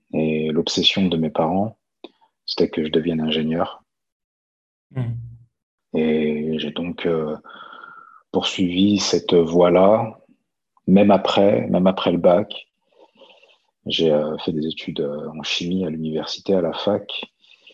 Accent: Lyon, Auvergne-Rhône-Alpes, France; also born or lived in Montélimar; Je suis né à Montélimar, dans le sud de la France, la capitale du Nougat. Et très vite, mon père et mes parents ont déménagé et sont retournés à Lyon, dans la banlieue lyonnaise.

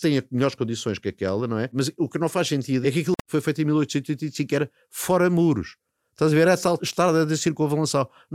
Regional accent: Lisbon, Portugal; És de Alvalade, mas amo Campo de Ourique.

